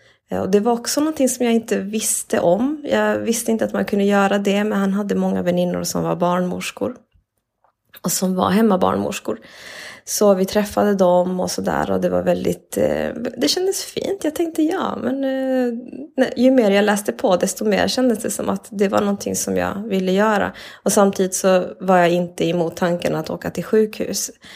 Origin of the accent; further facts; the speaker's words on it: Malmö, Skåne, Sweden; also born or lived in Argentina; jag är född i Argentina. Mina föräldrar är från Bolivia. Men jag föddes i Argentina och jag var 25 dagar när jag kom till Sverige. Vi kom hit allihopa, alltså, hela familjen. Växte upp här i Malmö, gick i förskola och hade väl en ganska vanlig uppväxt på 70-talet, 70-80-talet.